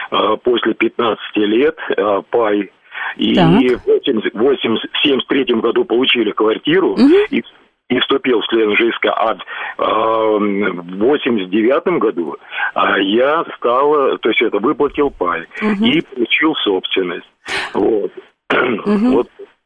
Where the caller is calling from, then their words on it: Moscow, Russia; Я это из Москвы